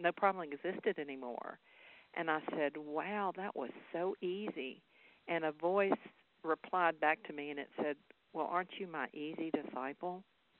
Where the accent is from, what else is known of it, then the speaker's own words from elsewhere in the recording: the South, United States; accent: Southern; First, I'll have to tell everybody they'll have to just get over my Southern accent.